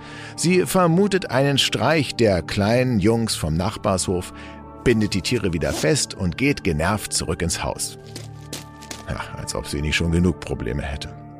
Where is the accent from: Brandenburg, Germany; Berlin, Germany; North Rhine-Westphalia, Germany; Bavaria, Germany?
Berlin, Germany; ich bin in Eichkamp groß geworden.